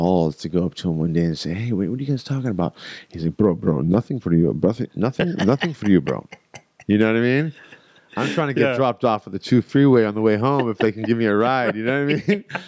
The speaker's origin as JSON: {"language": "English", "town": "Houston", "region": "Texas", "country": "United States", "tie": "born or raised there", "said": "But I grew up in Houston, Texas."}